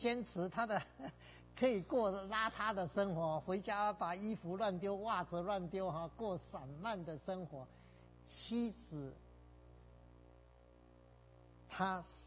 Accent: China; 讲到这里我就想到我们中国人哈，很多父亲母亲，我们的长辈啦， 常常把我们的孩子送到国内去哈

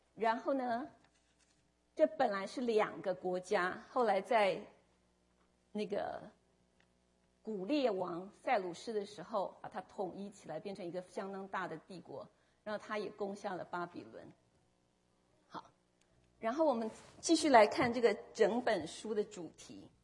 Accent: China; 就像我们中国人的过年是在今年是在二月，对不对？

